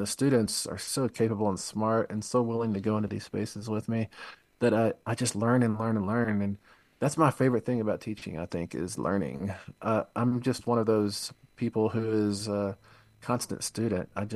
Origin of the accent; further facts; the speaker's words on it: La Mesa, Texas, United States; And I did a lot of growing up in La Mesa. I grew up 45, 50 miles from there, so I was always in West Texas.